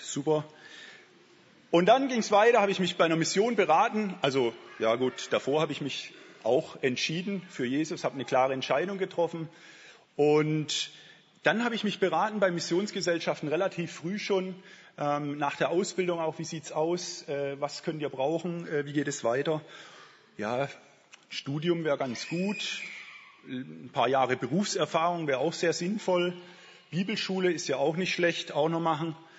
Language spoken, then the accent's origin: German; Bad Liebenzell, Baden-Württemberg, Germany; Bin aufgewachsen in Bad Liebenzell, da ist eine Missionsgesellschaft